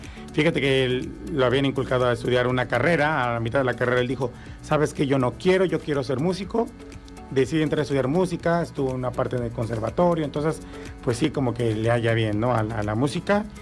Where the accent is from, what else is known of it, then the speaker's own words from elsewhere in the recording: Tlaquiltenango, Morelos, Mexico; es un chico aquí, nací en Tlaquiltenango, bueno, soy originario de Tlaquiltenango, Morelos.